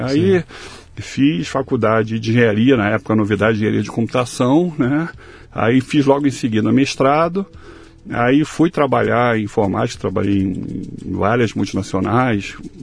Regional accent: Rio de Janeiro, Brazil; now in São Paulo, Brazil; Eu sou carioca, mas tô em São Paulo há 3 anos e... fiz há pouco tempo, né? Agora, 1 mês atrás, 54 anos, né? Então, okay. E estou há 3 anos aqui em São Paulo.

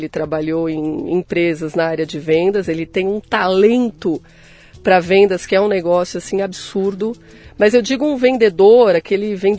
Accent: São Paulo, Brazil; born there; Nasci em São Paulo, capital.

